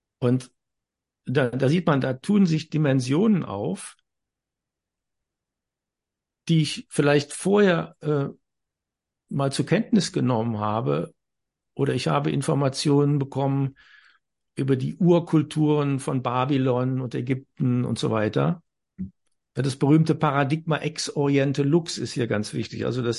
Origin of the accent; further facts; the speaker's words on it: Germany; Ich komme aus Deutschland. Deutschland ist mein Vaterland. Deutschland ist nicht mein Mutterland.